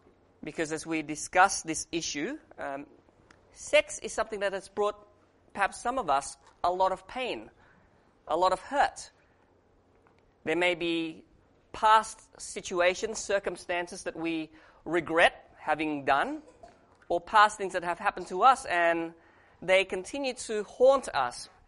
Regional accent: Australia; When I was a high school student, I studied in Australia. I can speak Indonesian a little bit, but I grew up in Australia.

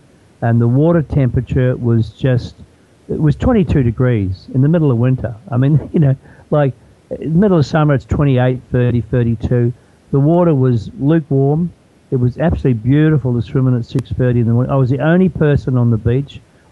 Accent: New Zealand; now in Australia; I came from New Zealand to Australia, and there was an expat community of Australia, of New Zealanders here.

